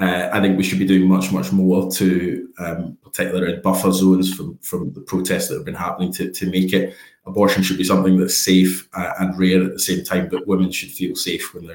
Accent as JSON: {"language": "English", "region": "Scotland", "country": "United Kingdom", "said": "I'm here as a Scottish Labour MP"}